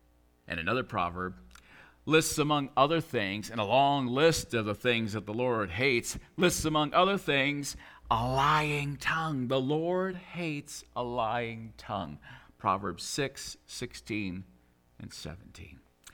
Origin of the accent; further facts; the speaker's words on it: Northeast, United States; See, I grew up in the Northeast, and, you know, they make up silly songs there, I guess.